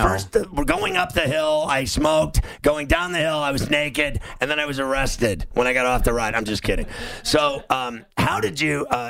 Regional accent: Pittsburgh, Pennsylvania, United States; I'm from Pittsburgh, so I love the South Point

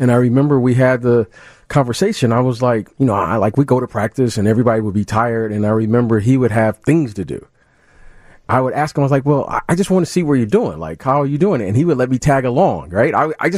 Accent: Detroit, Michigan, United States; Well, the first thing, growing up in Detroit, kind of my first introduction

